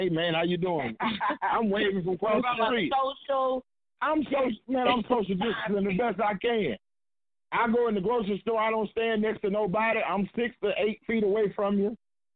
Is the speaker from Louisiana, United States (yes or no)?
yes; Louisiana, United States; Let me tell you something about a hog. I'm from Louisiana.